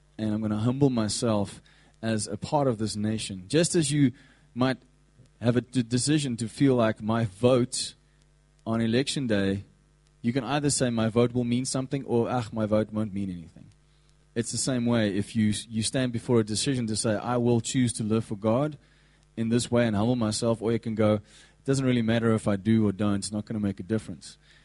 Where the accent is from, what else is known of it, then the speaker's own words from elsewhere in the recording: South Africa; I am proudly South African